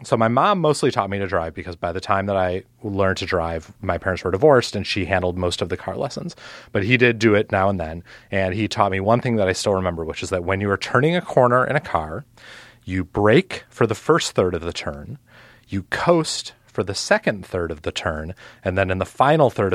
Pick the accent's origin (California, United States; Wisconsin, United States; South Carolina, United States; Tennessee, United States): Wisconsin, United States; Milwaukee; Even though I'm from Milwaukee, I prefer... like a cocktail